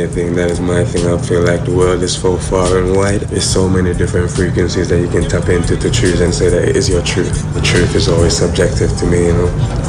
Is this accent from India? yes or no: no; Jamaica; Music for me, growing up in Jamaica, is kind of like your birthright, I think, to be a part of music.